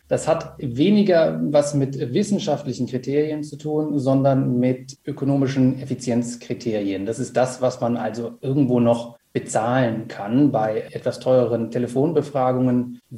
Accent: Rhineland, Germany; ich bin Rheinländer, da bin ich zumindest groß geworden

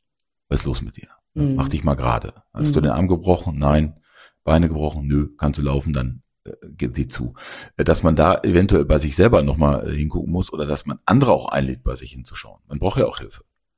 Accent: Datteln, North Rhine-Westphalia, Germany; ich hatte das Buch ja auch gefunden in Datteln, in meinem Heimatort

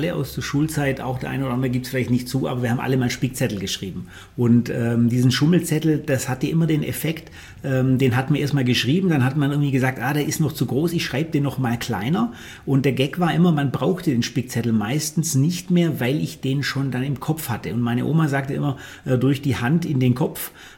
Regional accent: Ravensburg, Baden-Württemberg, Germany; born there; Also ich bin gebürtiger Ravensburger und bin auch wieder in Ravensburg ansässig

